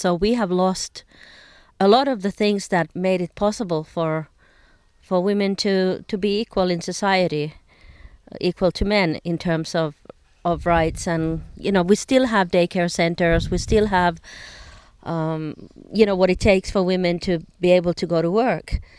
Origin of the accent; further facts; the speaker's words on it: Finland; I'm from Finland